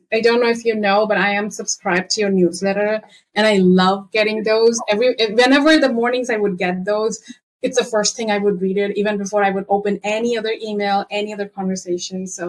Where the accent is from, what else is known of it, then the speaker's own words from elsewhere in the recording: India; I'm from India.